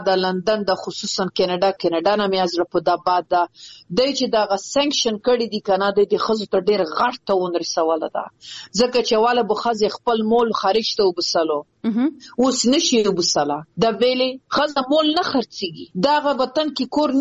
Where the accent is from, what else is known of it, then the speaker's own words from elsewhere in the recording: Afghanistan; ستم په افتخار یم چې زه د افغانستان یم زه د وطن یم